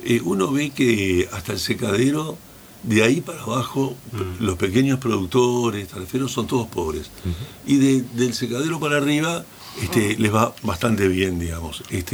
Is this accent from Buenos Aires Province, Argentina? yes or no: no; Santa Fe, Argentina; cuando yo vine del norte de Santa Fe, allá para poder mantener la soja tenía que tener 200 hectáreas para arriba para poder vivir.